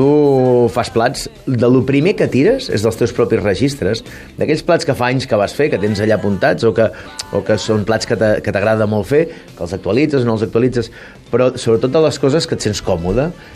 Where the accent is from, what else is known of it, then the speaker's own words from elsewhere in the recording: L'Escala, Catalonia, Spain; som de l'Escala.